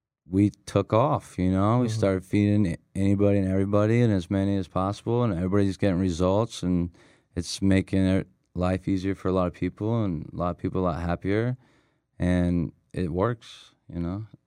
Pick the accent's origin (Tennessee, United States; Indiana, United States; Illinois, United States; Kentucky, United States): Indiana, United States; Well, we're from Indiana. You know, born and raised.